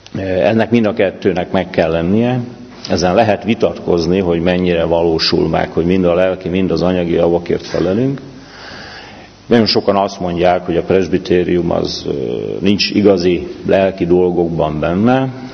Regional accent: Pomáz, Pest, Hungary; itt születtem Pomázon, ebben a gyülekezetben élek, ide tartozok, itt kereszteltek, itt konfirmáltam

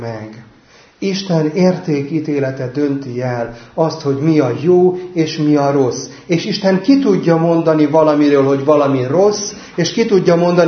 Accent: Veresegyház, Pest, Hungary; a feleségemmel mi Veresegyházon nőttünk fel

